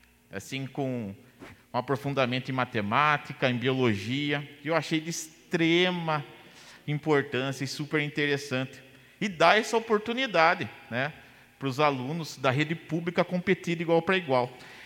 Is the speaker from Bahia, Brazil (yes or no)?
no; Capivari, São Paulo, Brazil; capivariano, nascido e criado na Vila Isildinha.